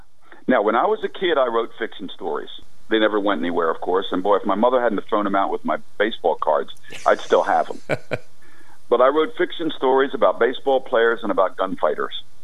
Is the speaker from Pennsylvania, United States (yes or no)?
yes; Philadelphia, Pennsylvania, United States; Early gospel music influence on me growing up in Philly, the early days of the … our career in gospel